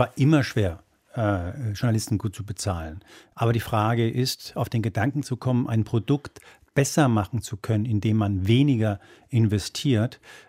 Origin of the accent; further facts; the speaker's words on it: Spain; seit neuestem auch aus meinem Heimatland Spanien